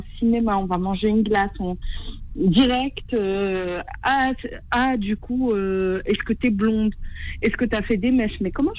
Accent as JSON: {"language": "French", "country": "Morocco", "said": "Je suis du Maroc, honnêtement"}